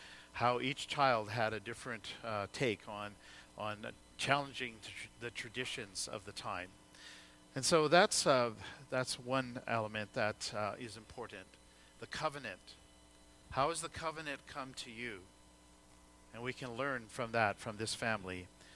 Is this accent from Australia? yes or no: no; India; moved away; some part of it is because I came from India, I enjoy Indian food, and our kids do.